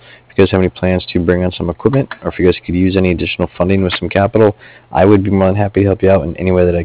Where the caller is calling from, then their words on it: Cardiff, Wales, United Kingdom; Cardiff, like C-A-R-D-I-F-F, like Frank. Kind of like Cardiff, Wales.